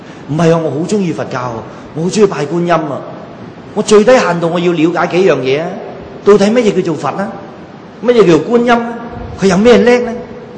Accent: Foshan, Guangdong, China; 我本身佛山人啊嘛。

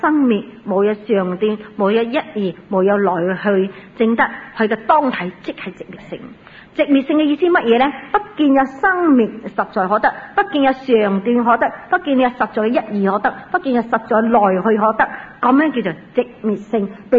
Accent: China; 但系我哋中国人好得意啊

